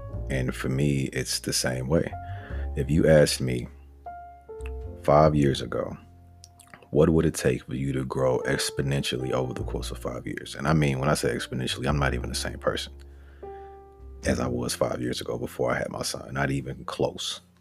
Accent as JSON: {"language": "English", "region": "Arkansas", "country": "United States", "said": "All right, so I'm from Arkansas, so I've never even seen enough snow to ski on."}